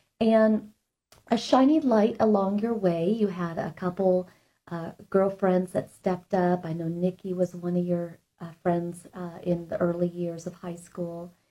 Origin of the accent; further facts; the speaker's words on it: Oregon, United States; Now, I'm from Oregon, so I can definitely understand this next chapter of your story